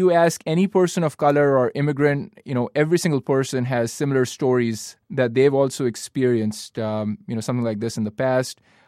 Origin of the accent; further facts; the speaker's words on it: United States; But what I do believe is, as an American, we all have the right to speak our minds